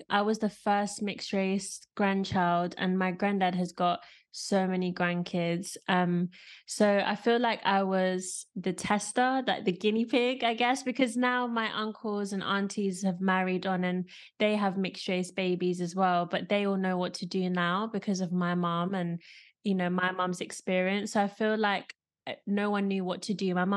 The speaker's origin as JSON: {"language": "English", "region": "London", "country": "United Kingdom", "tie": "born there", "said": "So yeah, I was born in London and my mom is Zimbabwean and my dad's English."}